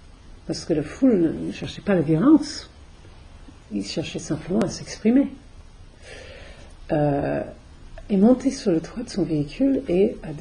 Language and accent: French; United States; accent: American; French is a second language; Moi, je, avec mon accent américain, je dis Edinburgh.